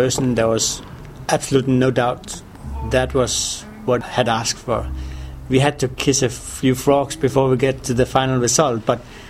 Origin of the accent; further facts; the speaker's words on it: Denmark; English is a second language; now in France; Copenhagen, well, I'm originally from Denmark, so it's kind of a natural place to make sure that we would get it in.